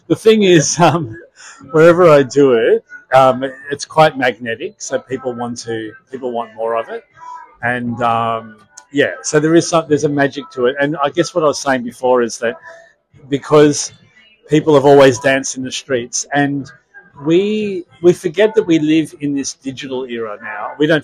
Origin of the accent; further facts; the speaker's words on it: Australia; It's hard for me to answer because I am Australian